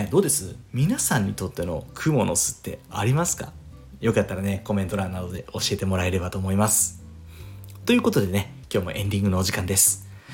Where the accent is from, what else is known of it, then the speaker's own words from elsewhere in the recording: Fukuoka, Japan; まあ、僕の地元福岡の